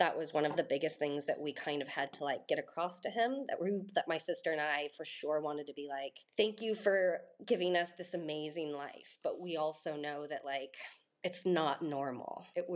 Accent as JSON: {"language": "English", "town": "Laguna Beach", "region": "California", "country": "United States", "tie": "born or raised there", "said": "So I was born and raised in Laguna, and it's a beautiful town."}